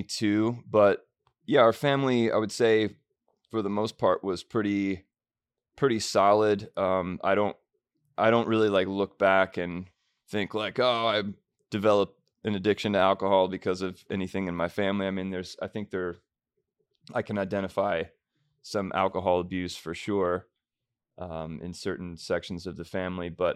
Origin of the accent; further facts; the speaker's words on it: Springfield, Ohio, United States; I grew up in Springfield, Ohio, which has been on the news lately a lot, which has been kind of crazy to hear my hometown on national television all the time.